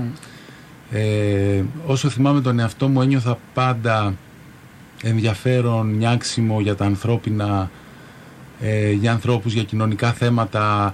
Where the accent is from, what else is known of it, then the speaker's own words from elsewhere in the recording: Athens, Attica, Greece; Μεγάλωσα στο κέντρο Αθήνας